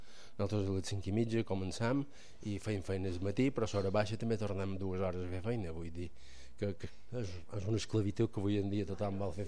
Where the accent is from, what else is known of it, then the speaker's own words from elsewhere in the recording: Sant Cristòfol, Balearic Islands, Spain; born there; Jo vaig néixer a Sant Cristòfol, això sí que és vera, però i vaig néixer aquí, en aquest forn.